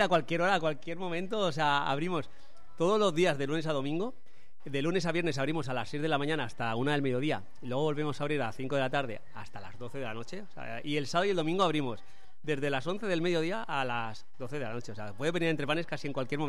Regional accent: Sabiote, Andalusia, Spain; porque es una morcilla de mi pueblo que es de Sabiote

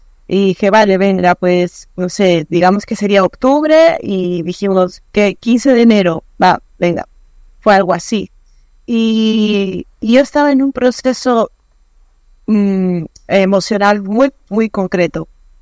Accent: Lima, Peru; yo finalmente soy de Lima.

